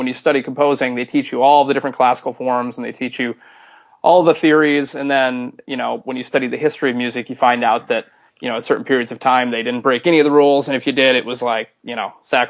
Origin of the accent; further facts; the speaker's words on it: Minneapolis, Minnesota, United States; And then I grew up in Minneapolis, and there was a great music scene there